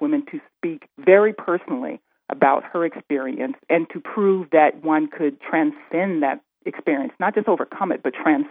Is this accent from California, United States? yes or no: no; Memphis, Tennessee, United States; I think I was in the fifth grade growing up in Memphis